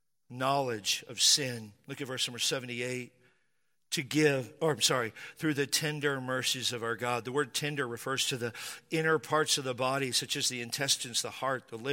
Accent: Spanaway, Washington, United States; When I was a child, I grew up in Western Washington, a little town called Spanaway.

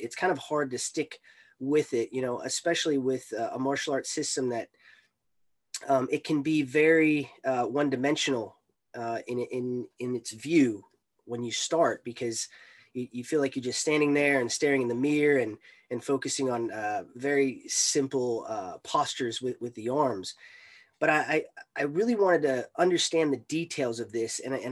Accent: United States; I grew up in the States, obviously born and raised, American as you could possibly be.

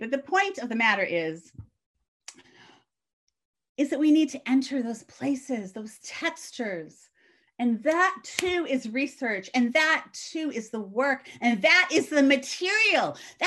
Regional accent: Boston, Massachusetts, United States; moved away as an adult; also born or lived in Saskatchewan; now in Canada; I was living in Saskatchewan, in the prairies, which is on top of Montana. I grew up in Boston. I had never seen a bale of hay. I did not know anything. I was an absolutely ignorant American.

